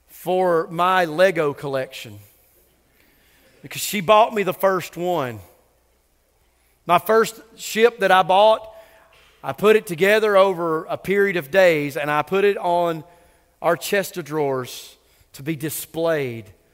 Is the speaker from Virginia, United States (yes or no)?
no; Cummings, Georgia, United States; I grew up in Cummings, so there was Sawney Mountain, and we could see it from just about anywhere in the county, and it exhibits this majesty.